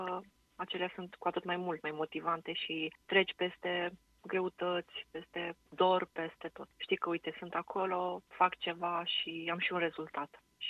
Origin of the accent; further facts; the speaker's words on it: Reghin, Mureș County, Romania; eu fiind din Reghin, născută și crescută la Reghin.